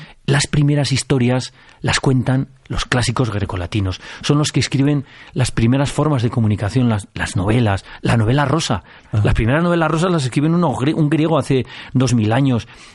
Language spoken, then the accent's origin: Spanish; La Rioja, Spain; Calahorra, una ciudad de mi tierra, de La Rioja